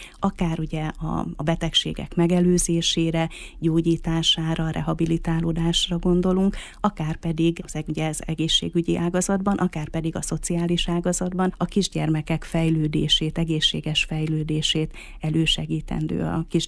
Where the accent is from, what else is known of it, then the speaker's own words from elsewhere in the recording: Mezőkövesd, Borsod-Abaúj-Zemplén, Hungary; also born or lived in Miskolc; Miskolci születésű vagyok, bár Mezőkövesden nőttem föl. Igazából 18 éves koromtól ebben a városban élek.